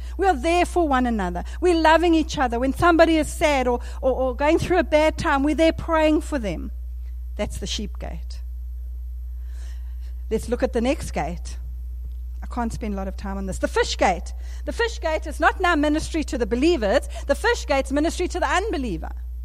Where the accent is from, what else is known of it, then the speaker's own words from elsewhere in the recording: South Africa; accent: South African; Excuse my South African accent